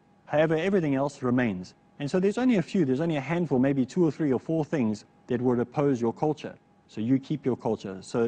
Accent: South Africa; Well, I come from South Africa and we don't really have a culture. We're a multicultural society.

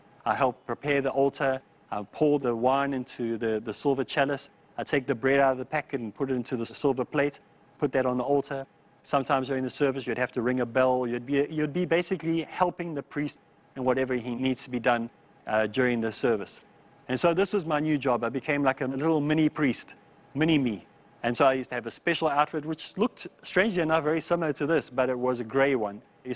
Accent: South Africa

